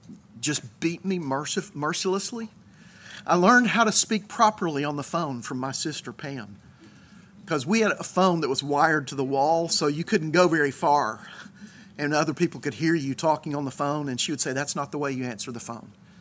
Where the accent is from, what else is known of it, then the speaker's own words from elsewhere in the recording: Tennessee, United States; the house where I grew up in East Tennessee is one of those places for me. That's the place where we moved in when I was just 4 years old, and lived there until I went to college